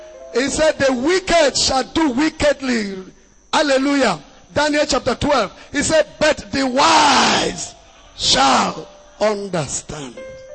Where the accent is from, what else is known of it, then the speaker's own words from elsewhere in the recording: Nasarawa, Nigeria; I come from the north. I come from Nasarawa State.